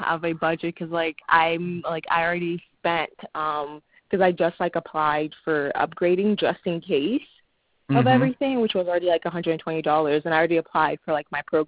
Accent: Canada; I'm from Canada, so I don't know where you guys are located or whatnot.

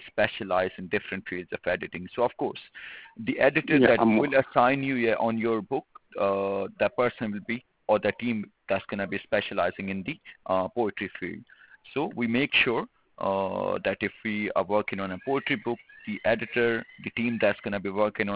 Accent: London, United Kingdom; I'm Asian. I was brought up and I was born in London.

